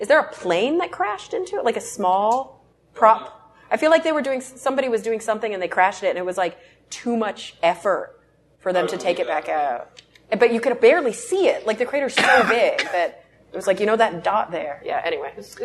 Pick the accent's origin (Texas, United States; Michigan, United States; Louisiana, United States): Texas, United States; now in Los Angeles, United States; I mean, I've been to Arizona a bunch because I'm from Texas and I live in LA, in California.